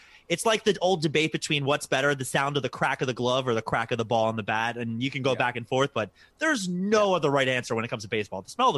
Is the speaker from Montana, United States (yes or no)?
no; Baltimore, Maryland, United States; I'm from Baltimore, so I have, like, a Ravens helmet.